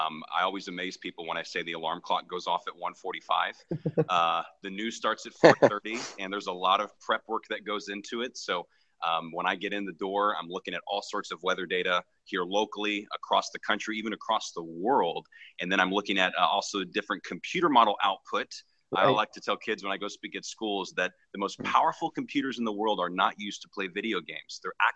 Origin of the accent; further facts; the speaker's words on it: San Antonio, Texas, United States; now in Houston, United States; I grew up in San Antonio, Texas. I'm a fourth-generation Texan, so I've kind of been here all my life, as much of my family.